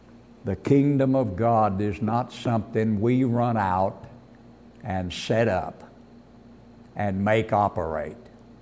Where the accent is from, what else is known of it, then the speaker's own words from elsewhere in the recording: Texas, United States; I was born and bred here. I was, not only that, I was born and bred in Texas.